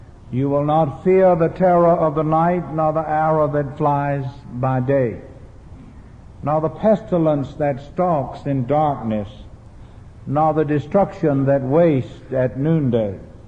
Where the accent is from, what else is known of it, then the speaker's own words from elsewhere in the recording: Kingstree, South Carolina, United States; In my hometown and Bennett Brown's hometown of King Street, South Carolina, the Williamsburg Presbyterian Church was founded in 1736.